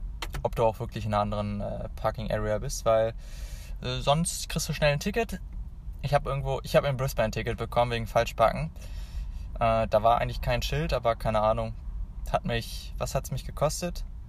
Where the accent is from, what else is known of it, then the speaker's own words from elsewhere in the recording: Hanover, Lower Saxony, Germany; ich komme ja aus Hannover